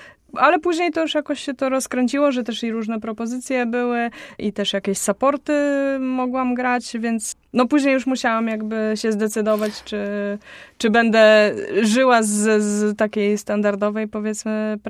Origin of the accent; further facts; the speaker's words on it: Białystok, Podlaskie Voivodeship, Poland; No na pewno u siebie w Białymstoku zawsze lubię występować, bo jakoś tak...